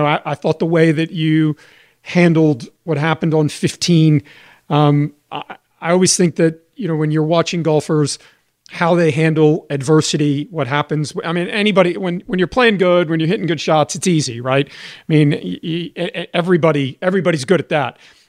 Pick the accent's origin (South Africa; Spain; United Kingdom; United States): South Africa; Johannesburg, Gauteng; she's from Johannesburg. I'm from Johannesburg. I'm a member at the same club that she's a member at.